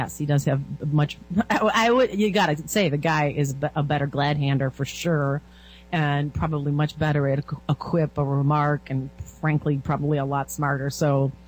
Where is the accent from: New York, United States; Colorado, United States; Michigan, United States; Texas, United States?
Michigan, United States; And I often brag about the people that hail from my home state of Michigan.